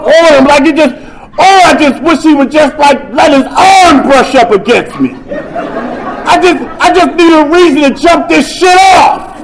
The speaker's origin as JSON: {"language": "English", "town": "Camden", "region": "New Jersey", "country": "United States", "lives_now": "Washington, United States", "said": "I know we in D.C., but I'm from Camden. New Jersey, that is."}